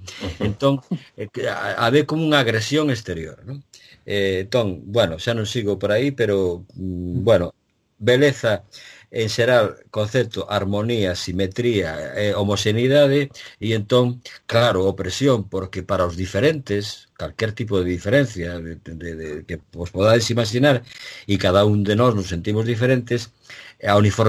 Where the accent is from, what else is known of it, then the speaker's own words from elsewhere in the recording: Galicia, Spain; moved away as an adult; é un exilio porque non cheguei a ter traballo na miña terra